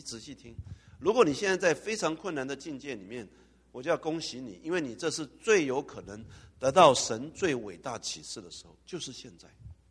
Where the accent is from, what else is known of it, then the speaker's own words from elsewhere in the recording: Taiwan; 因为我从台湾来的嘛，在那边人一点都不兴奋，一看到下雪完蛋了，又要铲雪。